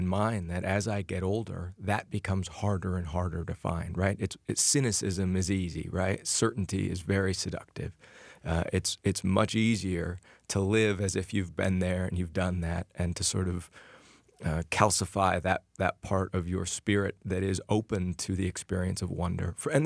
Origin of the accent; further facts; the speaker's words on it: Ames, Iowa, United States; Well, so I grew up in Ames, Iowa, and one of the advantages of that is as a young magician, I was the only act in town.